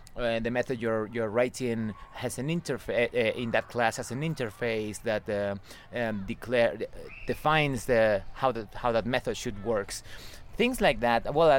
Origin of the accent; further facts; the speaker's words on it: Spain; English is a second language; also born or lived in United Kingdom; I think that I would give English classes back home, because I've seen friends who I learned English with when I lived in the UK, and now they are back to Spain